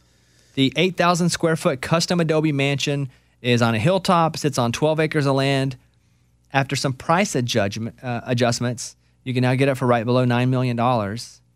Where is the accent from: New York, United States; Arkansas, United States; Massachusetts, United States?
Arkansas, United States; When I grew up in Arkansas, everyone said … got a house, Hot Springs Village.